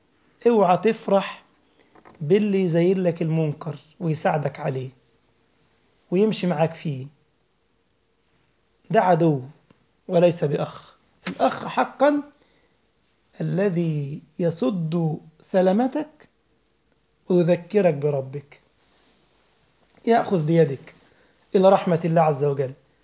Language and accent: Arabic; Egypt; ده مثل عندنا في مصر